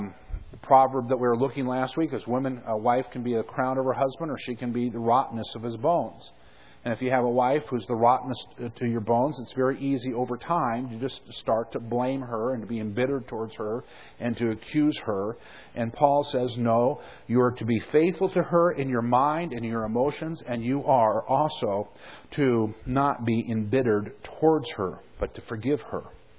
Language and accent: English; California, United States; moved away as an adult; now in North Dakota, United States; seeing that I'm from California and that's where I was born, and I just recently moved from there, it's very much at my heart